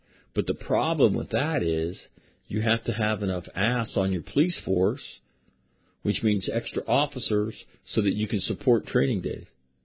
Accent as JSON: {"language": "English", "town": "Sacramento", "region": "California", "country": "United States", "tie": "born or raised there", "said": "there's an incident in my hometown, Sacramento"}